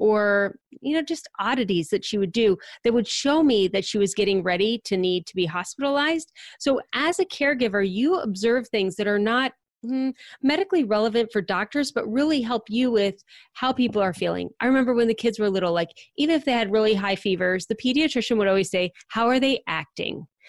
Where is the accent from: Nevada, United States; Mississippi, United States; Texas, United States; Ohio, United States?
Ohio, United States; now in Cincinnati, United States; I grew up in the Akron-Cleveland area